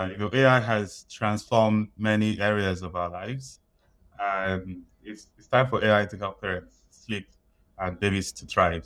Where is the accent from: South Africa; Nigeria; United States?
Nigeria; now in Montreal, Canada; So I grew up in Nigeria. I spent a big part of my life there.